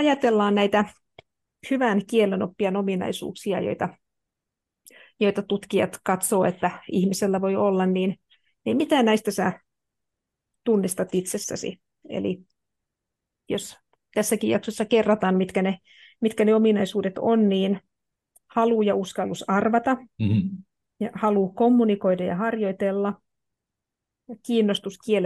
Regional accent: Turku, Southwest Finland, Finland; Joo, niin, Turusta, mutta sitten taas Turkuun.

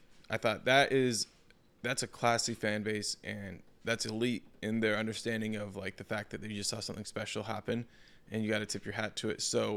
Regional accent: Oklahoma, United States; also born or lived in Denver; I just didn't tell people I was from Oklahoma.

